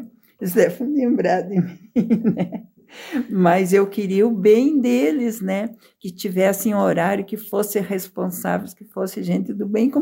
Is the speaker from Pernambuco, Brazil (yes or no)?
no; Soledade, Rio Grande do Sul, Brazil; also born or lived in Carazinho; eu nasci em Carazinho, mas depois o meu pai se estabeleceu em Soledade. Espumoso se emancipou e a gente ficou em Soledade, mas na divisa de Espumoso. Eu fui criada no campo, andando a cavalo e vida de campo mesmo, assim, no interior.